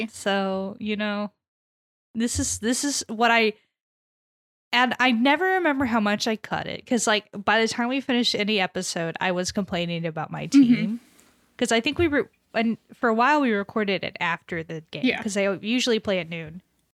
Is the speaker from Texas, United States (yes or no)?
yes; Texas, United States; there's just something about like high school football I still don't get, even as a Texan.